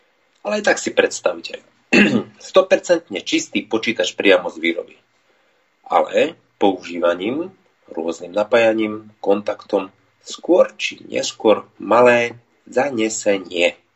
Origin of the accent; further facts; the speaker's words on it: eastern Slovakia, Slovakia; ako sa vraví u nás na východe, nevidel som, že sa na dáž zberá.